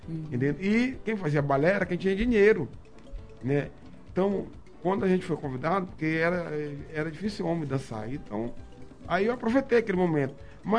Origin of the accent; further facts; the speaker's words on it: Bolivia; now in Brazil; Mas eu sou boliviano, viu?